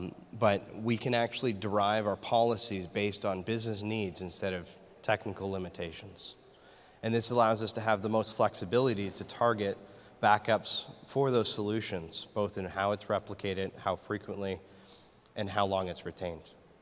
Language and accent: English; Canada; I'm Canadian, so I have to mention that.